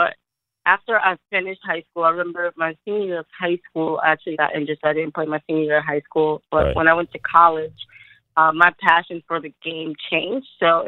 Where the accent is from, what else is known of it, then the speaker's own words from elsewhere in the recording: New York, United States; So I'm from New York and, you know, I played basketball.